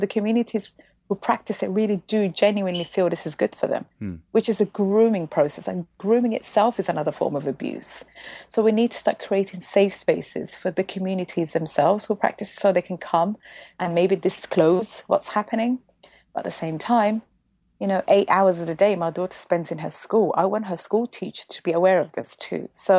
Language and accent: English; Somalia; The community I'm from the Somali community, we were told it was a religious practice